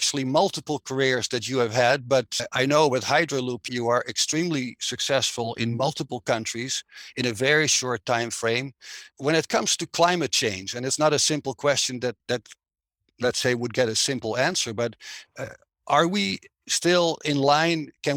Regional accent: Netherlands; now in Arizona, United States; I'm your host. I'm originally from the Netherlands, happily residing in the beautiful state of Arizona in the United States

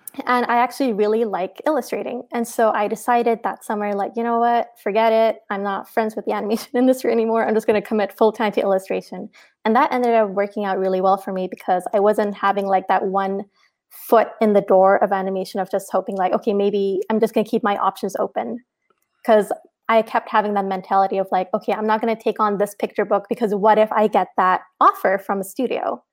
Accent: Canada; now in Toronto, Canada; I am a freelance illustrator and a character designer for animation. I am Pakistani Canadian, based out of Toronto.

